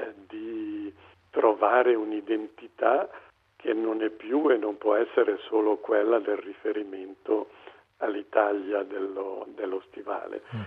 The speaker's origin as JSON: {"language": "Italian", "country": "Switzerland", "said": "Io che parlavo da svizzero, da economista tra l'altro e non da linguista"}